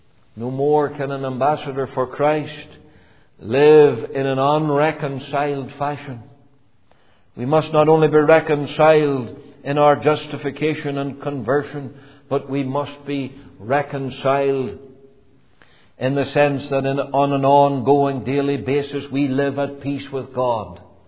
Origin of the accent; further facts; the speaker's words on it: Canada; I, as a Canadian citizen